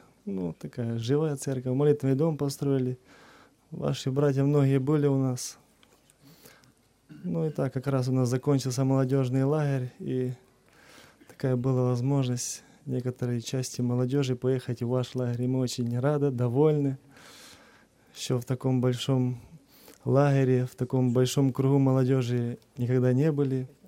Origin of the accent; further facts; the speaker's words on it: Zakarpattia Oblast, Ukraine; Мы из Закарпатья, в основном из Дешковицкой церкви.